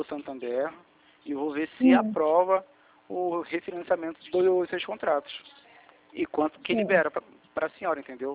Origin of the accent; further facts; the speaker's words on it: Rio de Janeiro, Brazil; Eu sou do Rio de Janeiro.